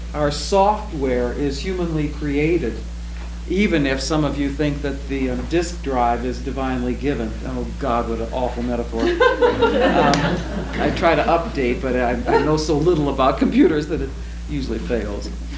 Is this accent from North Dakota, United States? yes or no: yes; North Dakota, United States; I was raised on Egermeyer's Bible storybooks. And we read them diligently in North and South Dakota and looked at the pictures.